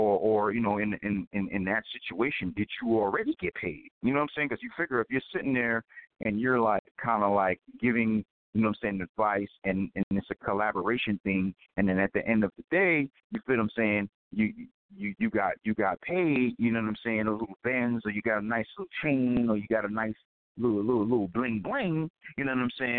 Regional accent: Queens, New York, United States; I'm from the hood, you know what I'm saying? I'm from Queens and all that.

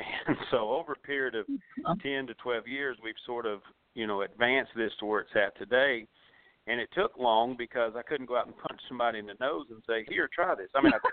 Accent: the South, United States; It's French, but I'm Southern as grits. I was born in the South, but it's my dad's side of the family descended from Canada.

